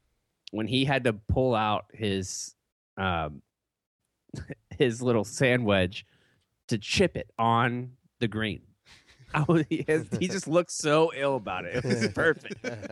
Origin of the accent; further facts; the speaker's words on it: Jacksonville, Florida, United States; in Jacksonville, so we went. I think I was probably 13 or 14